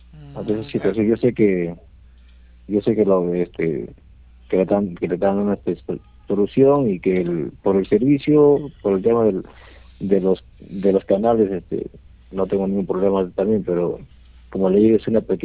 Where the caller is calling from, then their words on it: Puente Piedra, Lima, Peru; De Puente Piedra.